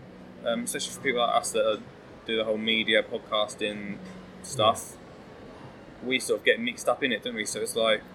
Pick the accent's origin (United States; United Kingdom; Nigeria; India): United Kingdom; East of England; I am from Essex as well.